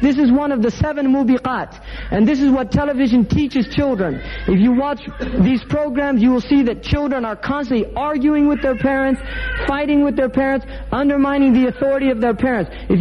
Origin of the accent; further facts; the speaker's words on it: Los Angeles, California, United States; I said, Los Angeles. I mean, I'm technically from that area.